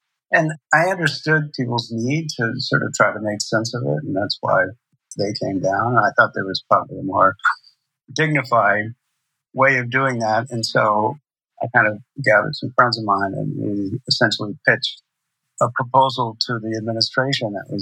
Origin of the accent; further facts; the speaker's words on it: California, United States; moved away as an adult; also born or lived in South America; we traveled a lot, and we lived in South America for a while, and I grew up basically in California and lived in Southern California most of my life until I went to school, came east to school, and pretty much stayed on the East Coast ever since.